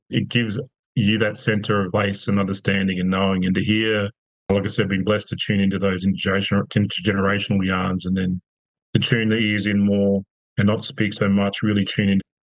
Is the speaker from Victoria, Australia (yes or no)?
no; Queensland, Australia; You and I were speaking earlier, my country is actually west of Bunya Mountains.